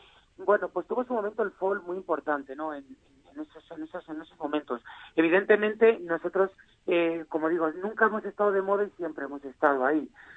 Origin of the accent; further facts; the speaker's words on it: Zamora, Castile and León, Spain; Zamora, como sabes, que es la ciudad en la que vivo, la provincia de donde vengo.